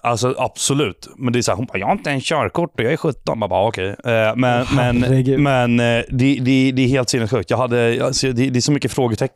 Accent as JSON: {"language": "Swedish", "town": "Värmdö", "region": "Stockholm County", "country": "Sweden", "said": "Vi är från Värmdö, för jag som inte hänger med."}